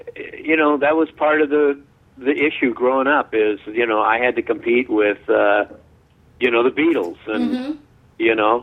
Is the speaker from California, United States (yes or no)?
yes; Los Angeles, California, United States; growing up in Los Angeles. You know, you'd watch cowboy movies, and all of those cowboy movies were filmed not too far from where I lived in the San Fernando Valley.